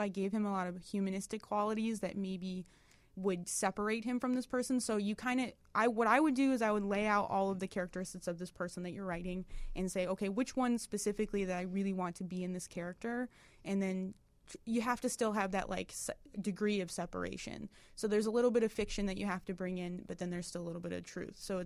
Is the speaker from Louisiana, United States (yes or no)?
no; Detroit, Michigan, United States; now in Chicago, United States; Like we're from Detroit originally, so Detroit has a really heavy like Chicago influence.